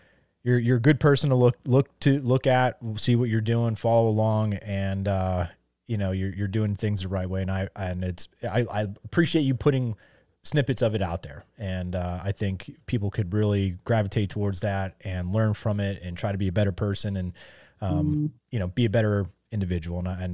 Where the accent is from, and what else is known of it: Pennsylvania, United States; born or raised there